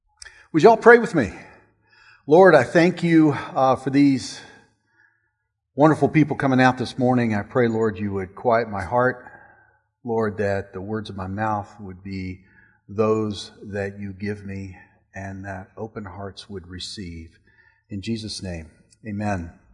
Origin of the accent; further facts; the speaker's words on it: Virginia, United States; So, I grew up in Southern Virginia, where I played football on Friday night, went to church on Sunday.